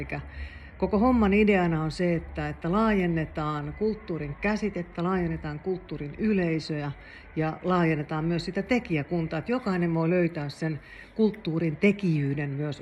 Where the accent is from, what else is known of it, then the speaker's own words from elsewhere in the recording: Southern Finland, Finland; now in Oulu, Finland; Itse tuun Etelä-Suomesta